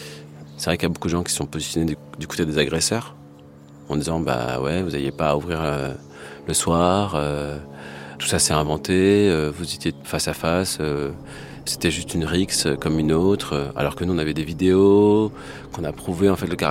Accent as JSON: {"language": "French", "country": "France", "tie": "born there", "said": "je suis français alors que je suis né ici, hein. Mais il y a encore aujourd'hui des gens qui nous demandent de nous intégrer alors qu'on est de la troisième génération à vivre en France"}